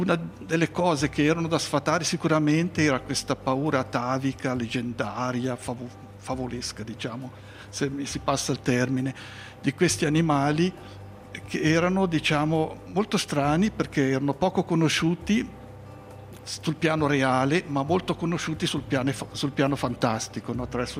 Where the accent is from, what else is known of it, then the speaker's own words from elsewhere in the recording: Basel, Basel-Stadt, Switzerland; also born or lived in Herisau; now in Lugano, Switzerland; io sono di Baselstadt, vuol dire cittadino di Basilea città, sono nato lì. Lì ho fatto l'asilo, le scuole elementari, le prime tre le ho fatte a Herisau nel cantone Appenzello, e poi nel 60 ci siamo trasferiti con tutta la famiglia a Viganello, oggi Lugano.